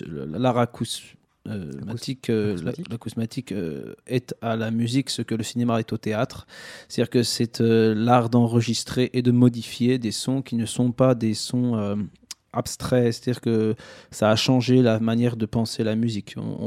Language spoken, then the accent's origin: French; France; aujourd'hui, concrètement, je suis français et nous sommes français, liés tous les deux. Je reconnais que la Pologne fait partie de mon ADN.